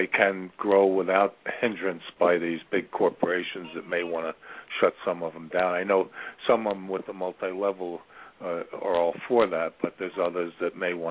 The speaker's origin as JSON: {"language": "English", "region": "New York", "country": "United States", "said": "I'm from New York originally, and I'm the son of very successful entrepreneurial parents."}